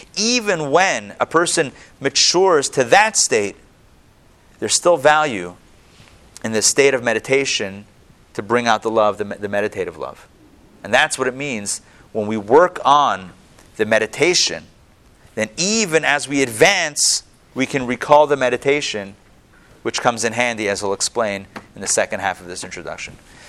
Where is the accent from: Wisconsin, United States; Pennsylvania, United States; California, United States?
Pennsylvania, United States; Pittsburgh; Growing up in Pittsburgh, in Squirrel Hill, where this happened